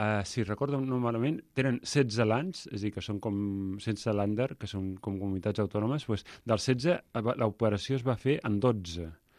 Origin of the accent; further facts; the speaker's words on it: Reus, Catalonia, Spain; jo que vaig créixer a Reus he de parlar